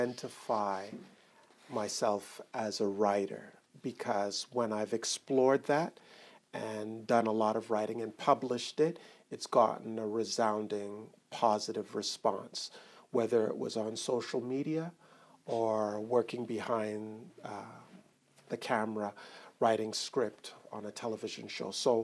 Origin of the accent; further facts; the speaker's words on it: Montreal, Quebec, Canada; most Montrealers don't think I'm from Montreal.